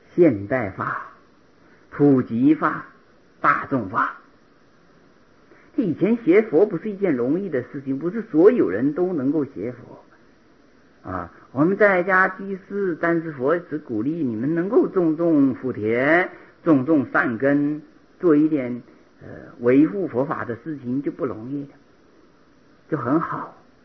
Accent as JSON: {"language": "Chinese", "region": "Fujian", "country": "China", "said": "因为我不会讲台语，虽然是福建人，但是不会讲台语。我是福建东部啊，东部是属于福州语系，不是属于闽南语系，所以闽南话台语不会讲啊。"}